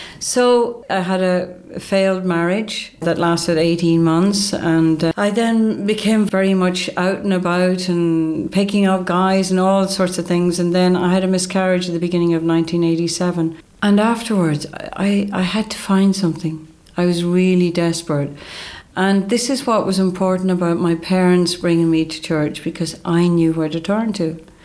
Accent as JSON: {"language": "English", "region": "Ulster", "country": "Ireland", "tie": "born or raised there", "said": "I grew up in County Donegal, which is northwest of Ireland, and I grew up in a family, Catholic family."}